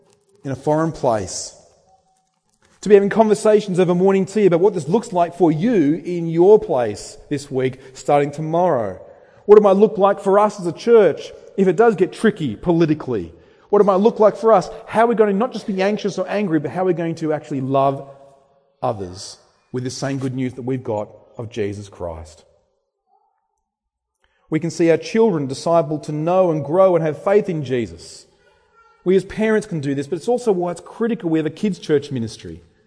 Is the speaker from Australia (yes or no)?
yes; Australia; We love getting together and celebrating our wins, celebrating who we are as Australians. That's our Australian identity